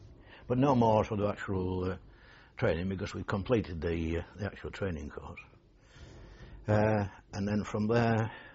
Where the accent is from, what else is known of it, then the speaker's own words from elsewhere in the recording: Yorkshire and the Humber, United Kingdom; Now, how he knew I came from Yorkshire, I don't know, but he obviously did.